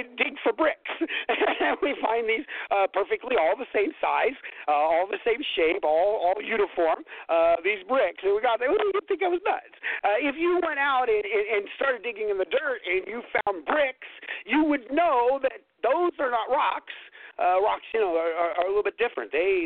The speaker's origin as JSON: {"language": "English", "region": "California", "country": "United States", "tie": "born or raised there", "also_born_or_lived": "Indiana", "moved": "as an adult", "said": "I grew up in California where you don't have a lot of brick houses."}